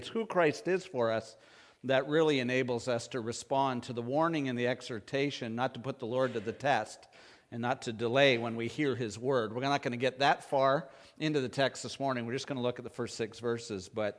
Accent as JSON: {"language": "English", "country": "Canada", "said": "I think sometimes because I'm Canadian"}